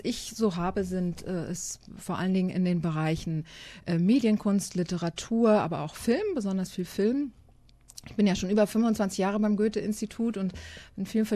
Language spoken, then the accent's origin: German; Berlin, Germany; was ich als Berlinerin natürlich sehr schön finde.